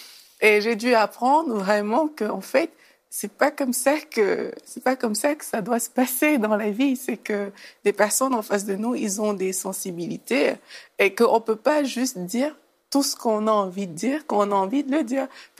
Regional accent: Cameroon; moi, la façon que j'ai grandi quand j'étais au Cameroun

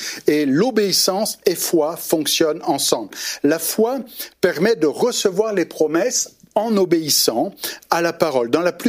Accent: Quebec, Canada; Je suis québécois, là.

